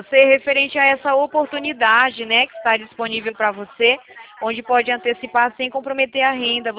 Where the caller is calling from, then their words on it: Campinas, São Paulo, Brazil; Aqui de Campinas, São Paulo